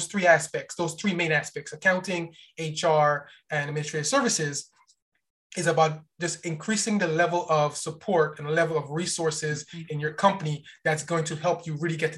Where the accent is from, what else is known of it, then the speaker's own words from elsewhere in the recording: New York, United States; also born or lived in Guyana; Definitely raised in New York. Born in Guyana. I came over here when I've been in America longer than I've been in Guyana. So I've been here since I was about 8 years old. Yeah. And we grew up in Brooklyn, New York.